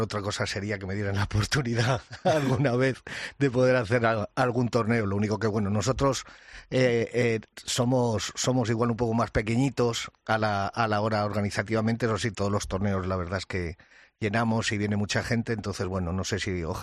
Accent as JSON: {"language": "Spanish", "region": "Cantabria", "country": "Spain", "said": "Yo soy cántabro, o sea que a ver si alguna vez que bueno, paso por casa"}